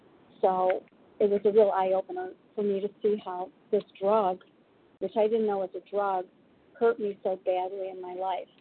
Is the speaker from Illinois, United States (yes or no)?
yes; Chicago, Illinois, United States; I'm from Chicago.